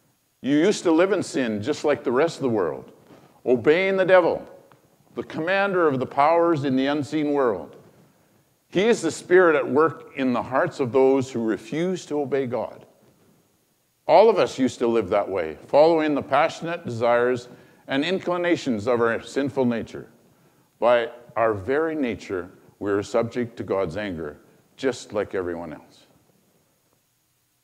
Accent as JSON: {"language": "English", "town": "Hythe", "region": "Alberta", "country": "Canada", "tie": "born or raised there", "said": "I was born in Hythe. Can you believe that? In Hythe. And 70 years later, I'm still in Hythe."}